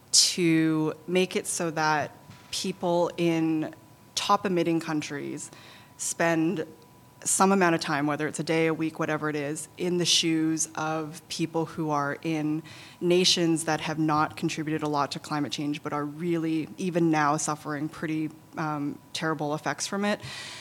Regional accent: British Columbia, Canada; now in New York, United States; I grew up in British Columbia and was sort of surrounded by trees all my life, and definitely took that for granted when I lived there, and miss it a lot while, living in New York here for almost 15 years.

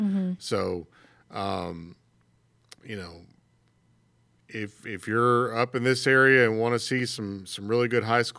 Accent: Mississippi, United States; also born or lived in Cocoa, Florida; I was born in Florida, in Cocoa, Florida, and we used to, you know, be right all around the spring training stuff until I was about 3 years old and we moved to Mississippi.

